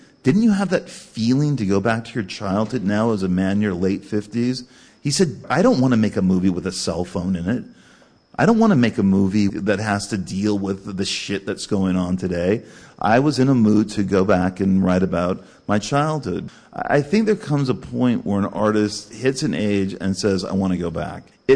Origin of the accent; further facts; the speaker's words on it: California, United States; As I said before, growing up in Southern California, serial killers, huge, haunted me.